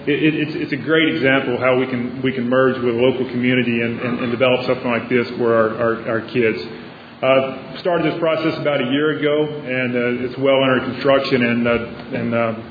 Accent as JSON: {"language": "English", "town": "Rusk", "region": "Texas", "country": "United States", "tie": "born or raised there", "lives_now": "Houston, United States", "said": "I have a lot of deep connections and roots here in East Texas. I actually grew up in Rusk, which is about 30 minutes up the road"}